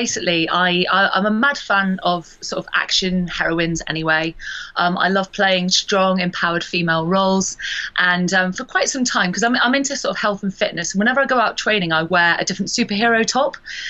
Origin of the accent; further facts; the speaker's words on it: Bristol, South West England, United Kingdom; it's a sci-fi that's actually shot in my hometown, Bristol, which is brilliant as an actor to be able to work on the doorstep